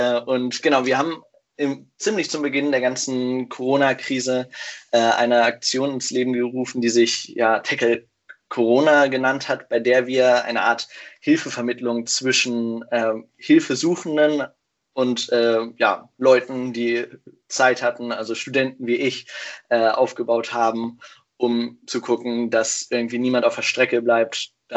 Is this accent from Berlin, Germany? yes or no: no; Hanover, Lower Saxony, Germany; now in Kiel, Germany; Ich komme eigentlich aus Hannover.